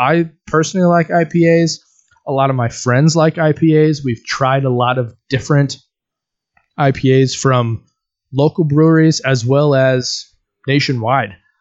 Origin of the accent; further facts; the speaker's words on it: Oregon, United States; I'm not from Bend, Oregon. I am from Oregon.